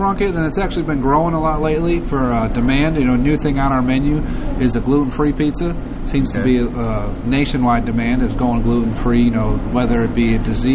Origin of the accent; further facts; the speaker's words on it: Michigan, United States; Correct. Yeah, we were born and raised in Michigan.